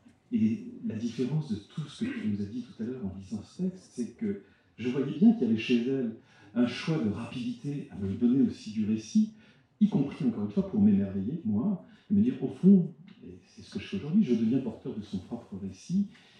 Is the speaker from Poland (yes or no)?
no; Avignon, Provence-Alpes-Côte d'Azur, France; Chez nous, à Avignon, le gros investissement